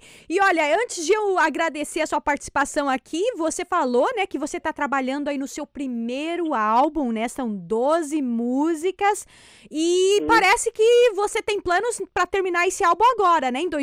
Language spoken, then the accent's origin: Portuguese; Brazil; porque eu sou brasileira